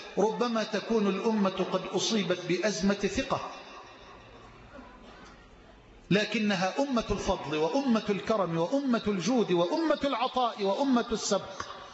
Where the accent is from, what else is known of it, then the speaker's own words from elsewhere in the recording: Egypt; اللهم اجعل بلدنا مصر أمنا أمانا سخاء رخاء